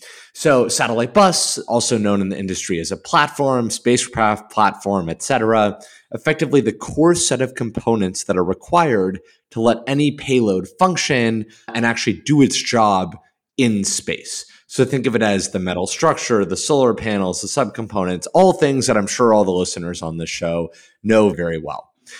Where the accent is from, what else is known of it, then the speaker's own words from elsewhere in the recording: Los Angeles, California, United States; So I grew up here in Los Angeles.